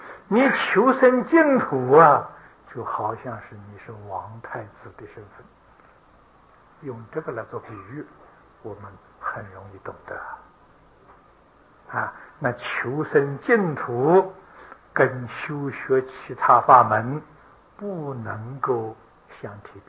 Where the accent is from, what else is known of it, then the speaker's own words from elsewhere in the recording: Taiwan; 我们台湾人是生在福中不知福啊